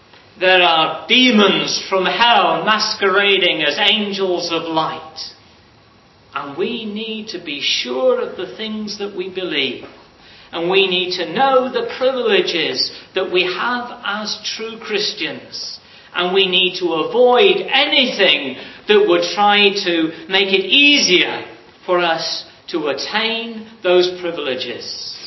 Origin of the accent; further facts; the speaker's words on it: Wales, United Kingdom; When I was a boy growing up in Wales, I was a member of a club